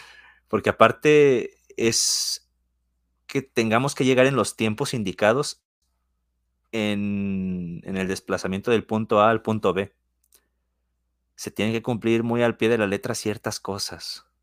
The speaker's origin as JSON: {"language": "Spanish", "town": "Guadalajara", "region": "Jalisco", "country": "Mexico", "said": "tengo 31 años. Soy de Guadalajara, Jalisco, México."}